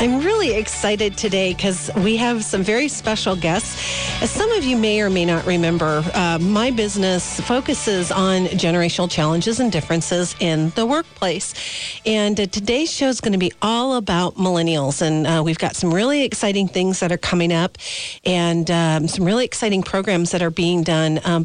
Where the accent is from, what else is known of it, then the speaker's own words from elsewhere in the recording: Snoqualmie, Washington, United States; moved away; I left in 88 from my hometown in Snoqualmie and came back 10 years later, too.